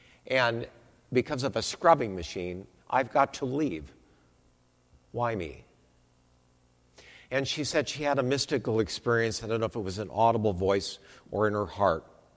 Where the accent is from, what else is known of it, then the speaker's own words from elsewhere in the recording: Akron, Ohio, United States; She entered the convent in Canton, Ohio, which is just one city south of where I grew up in Akron, Ohio.